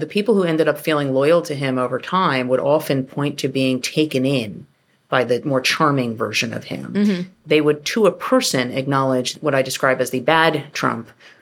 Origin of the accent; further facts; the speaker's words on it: New York, United States; But because I come from New York, which is the world he comes from